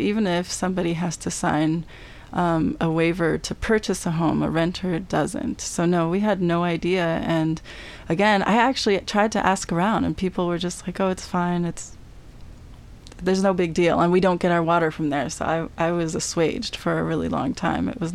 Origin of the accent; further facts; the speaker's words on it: Colorado, United States; I'm from Colorado, so a lot of people from Colorado, if we don't know about Rocky Flats, we kind of know there's like something bad about it and something nuclear